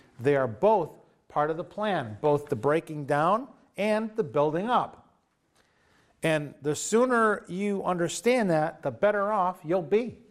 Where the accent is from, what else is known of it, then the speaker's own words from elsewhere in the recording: Springfield, Massachusetts, United States; moved away; he had to pull me out of my hometown, because I can guarantee you that if I stayed in Springfield, Mass., Agawam, I would not be, probably not be following the Lord